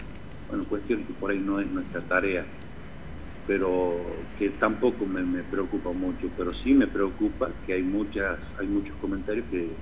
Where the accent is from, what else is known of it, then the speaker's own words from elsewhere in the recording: La Rioja, Argentina; Entonces eso también habla de un error que debemos asumir como riojanos